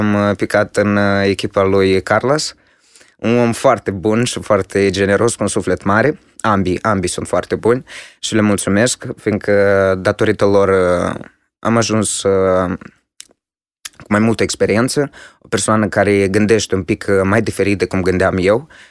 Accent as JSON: {"language": "Romanian", "region": "Chișinău", "country": "Moldova", "said": "am 16 ani și sunt din Chișinău, învăț la Colegiul Național de Comerț, LSM."}